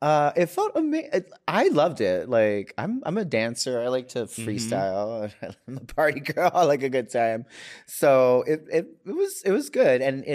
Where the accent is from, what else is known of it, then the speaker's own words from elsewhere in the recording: Hawaii, United States; I always knew at an early age that I knew I needed to be out of Hawaii and still be connected to being Hawaiian and being from Hawaii.